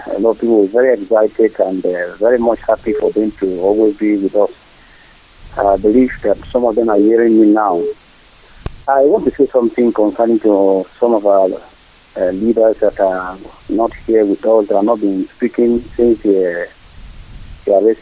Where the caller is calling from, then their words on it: Port Harcourt, Rivers, Nigeria; from, I'm calling you from Igocha, Port Harcourt.